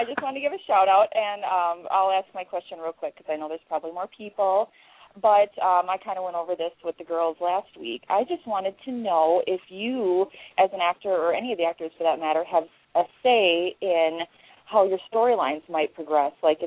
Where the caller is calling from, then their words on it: Wisconsin, United States; I'm calling from Wisconsin. Go Packers.